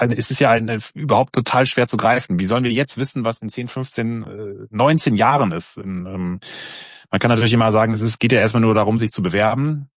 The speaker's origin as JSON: {"language": "German", "town": "Munich", "region": "Bavaria", "country": "Germany", "said": "Mir tut es nur als Münchner weh"}